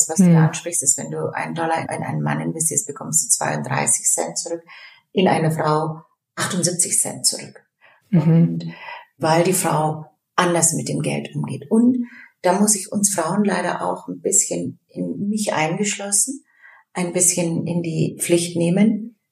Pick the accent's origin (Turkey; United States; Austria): Turkey; ich bin Türkin